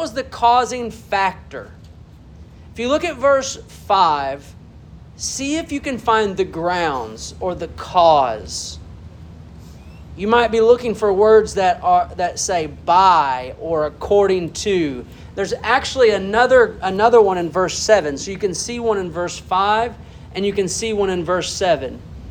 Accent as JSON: {"language": "English", "region": "Arkansas", "country": "United States", "said": "and maybe it's because we're from Arkansas, and we talk a little different in Arkansas."}